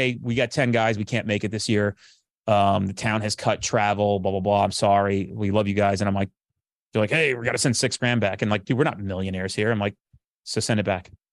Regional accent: New Jersey, United States; I'm from New Jersey. There's a disconnect and people get that confused.

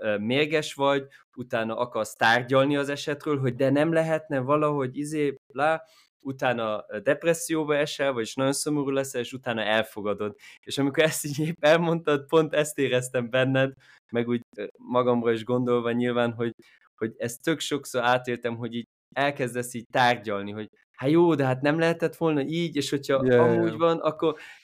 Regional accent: Germany; és akkor Németországban születtem, Németországban élek

